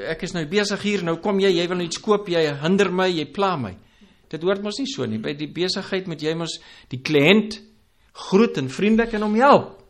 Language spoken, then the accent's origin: Afrikaans; Free State, South Africa; ons is van die Vrystaat en ons is hier in Pretoria en ons is net so kort hier